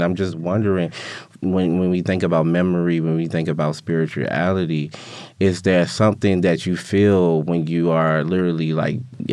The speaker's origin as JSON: {"language": "English", "town": "Baltimore", "region": "Maryland", "country": "United States", "tie": "born or raised there", "said": "I am an electronic musician, poet, and cross-disciplinary artist born and raised in Baltimore."}